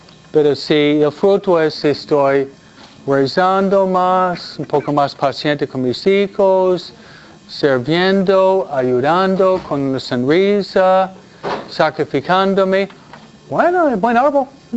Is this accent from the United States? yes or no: yes; New York, United States; also born or lived in Michigan / New Jersey; Yo nací en Michigan, no Michoacán, ¿no? Pero yo viví en Michigan solamente 2 años. Después, mi papi nos trasladó a New York y New Jersey, ¿no?